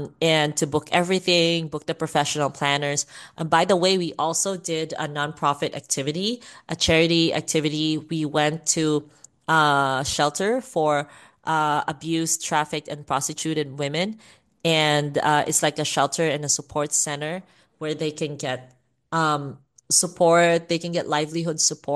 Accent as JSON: {"language": "English", "town": "Davao", "region": "Davao Region", "country": "Philippines", "tie": "born or raised there", "said": "when they got to my city or my hometown where I live in Davao, Philippines."}